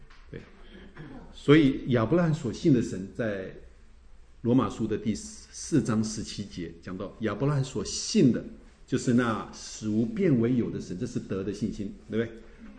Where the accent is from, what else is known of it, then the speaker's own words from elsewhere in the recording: China; 我们中国人比较落叶归根哈，我们中国人总讲说哈，我是属于这个